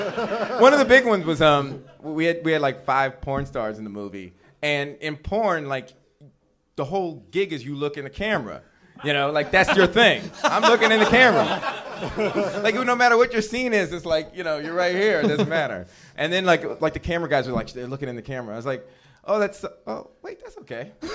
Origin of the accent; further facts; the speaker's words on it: Washington, District of Columbia, United States; I'm from Washington D.C., and then there was a show there that was like completely sold out.